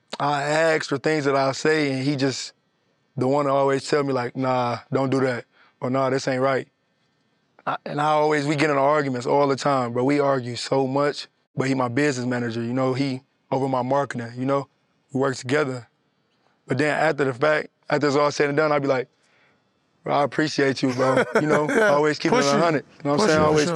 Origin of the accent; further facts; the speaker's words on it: Detroit, Michigan, United States; You know, growing up in Detroit, seeing the things that I seen at an early age, you know what I mean?